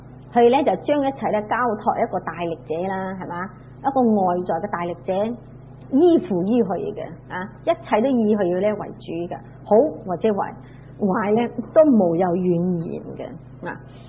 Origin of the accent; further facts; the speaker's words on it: China; 我哋中国人就冇话讲创造物主定我哋，我哋自己系埋怨自己，我哋中国人埋怨自己咩啊